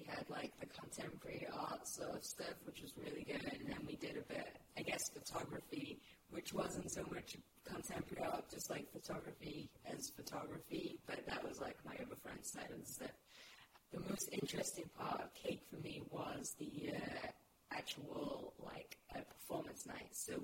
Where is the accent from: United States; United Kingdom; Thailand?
United Kingdom; Sheffield, Yorkshire and the Humber; it doesn't matter if I'm from Sheffield